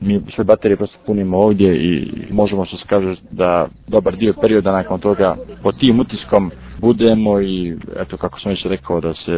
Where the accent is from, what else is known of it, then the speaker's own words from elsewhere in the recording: Herceg Novi, Herceg Novi Municipality, Montenegro; ja pošto dolazim iz grada koji se nalazi na moru, ja sam iz Herceg Novog inače